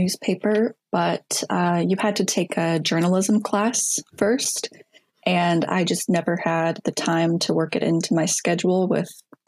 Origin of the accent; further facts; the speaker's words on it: Parker, Colorado, United States; So I'm from Parker, Colorado. It's I'm about 30 minutes south of Denver.